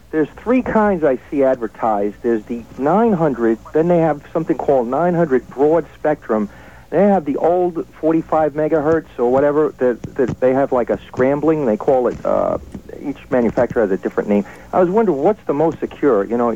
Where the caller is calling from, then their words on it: Long Island, New York, United States; I'm calling from Long Island